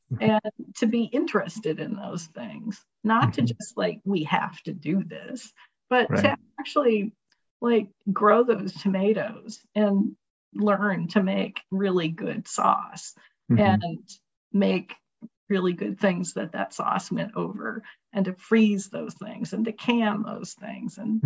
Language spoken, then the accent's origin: English; California, United States; I grew up in California.